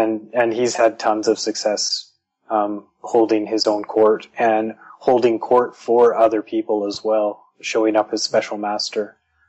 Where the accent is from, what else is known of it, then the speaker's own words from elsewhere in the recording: Calgary, Alberta, Canada; born there; I was born in Calgary, on the land known as Canada